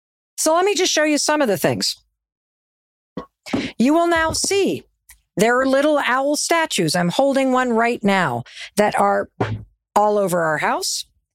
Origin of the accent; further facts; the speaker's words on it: North Muskegon, Michigan, United States; I grew up in Western Michigan in a town called North Muskegon.